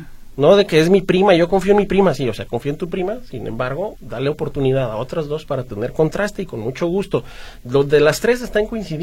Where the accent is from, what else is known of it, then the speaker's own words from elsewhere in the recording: Guadalajara, Jalisco, Mexico; como buenos tapatíos los de toda la vida. Voy a empezar a consumir lo que tengo aquí. Voy a apostar por los empresarias y los empresarios que tenemos aquí en Guadalajara.